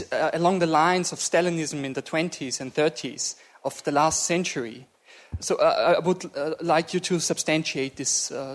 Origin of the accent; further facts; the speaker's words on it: Austria; from Austria. I'm an activist in the socialist movement.